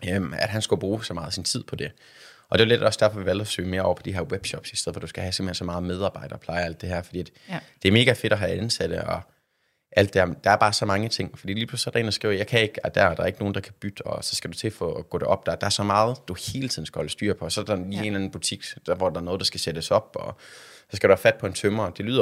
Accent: North Denmark Region, Denmark; accent: North Jutlandic; jeg har nogle blå øjne, og jeg har en nordjysk accent

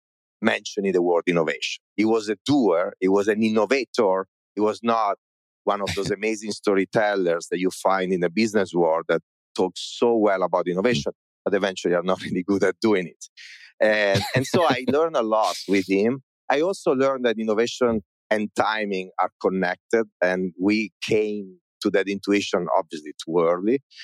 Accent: Italy; English is a second language; I'm Italian, as you can hear from my super heavy accent.

